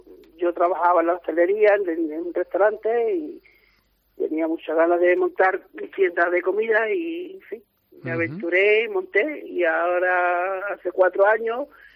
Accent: Granada, Andalusia, Spain; Nosotros somos de Granada

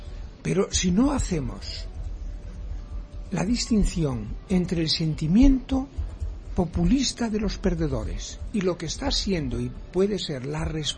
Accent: Spain; yo soy ciudadano de un país, de España, me veo bien como español

